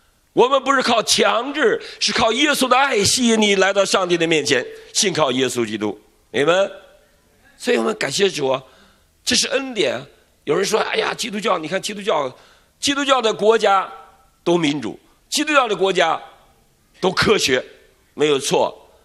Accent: China; 他为什么让我生在中国呢

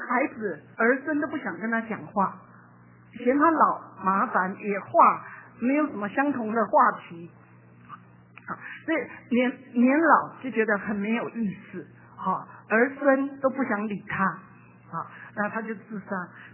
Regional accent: Taiwan; 那我们在台湾呢，我们台湾人，我们的爸爸都是受日本式教育

